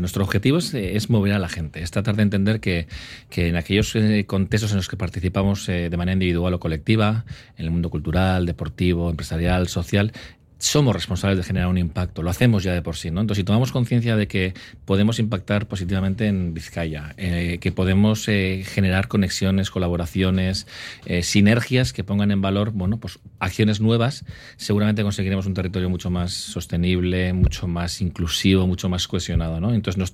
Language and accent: Spanish; Basque Country, Spain; los bizkaitarrak somos gente de Ausolana, somos gente con valores muy muy arraigados